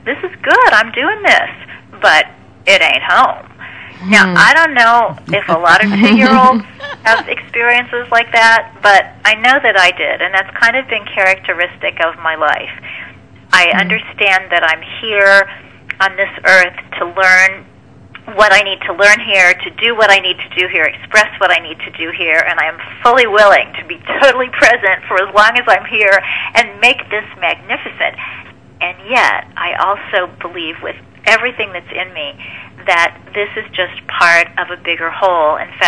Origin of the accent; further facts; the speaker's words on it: Kansas City, United States; In the 1980s, I was living back in my hometown of Kansas City